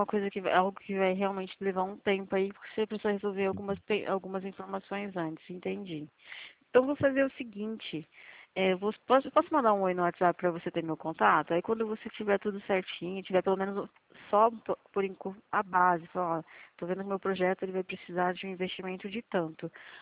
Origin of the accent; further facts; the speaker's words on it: Rio Claro, São Paulo, Brazil; Eu sou daqui da Central, do lado aqui de Araraquara, de Rio Claro.